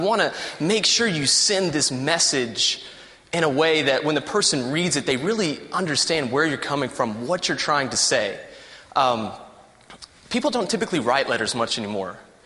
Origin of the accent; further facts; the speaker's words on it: Houston, Texas, United States; I am from Houston, Texas.